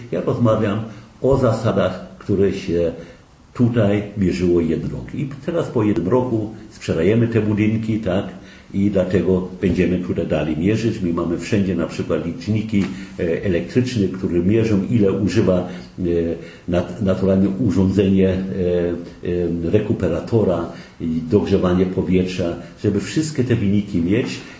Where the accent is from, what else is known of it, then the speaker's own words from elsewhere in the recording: Gdańsk, Pomeranian Voivodeship, Poland; Polish is a second language; Jestem gdańszczaninem, urodzony w Gdańsku. Nauczyłem się języka polskiego od 45 do 57. Tak? I dlatego nie mam problemów z mową polską, tak? Aby nie tyle tej mowy używam jak niemiecki lub angielski, tak? Ale ja jestem gdańszczaninem